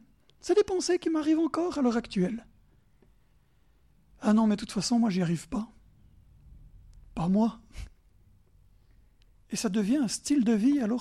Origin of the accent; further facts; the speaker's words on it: Bern, Switzerland; accent: Bernese Jura; Il est beau mon accent. J'entends un raisonnement. Quelqu'un m'a dit avant que j'avais un bel accent du Jura bernois.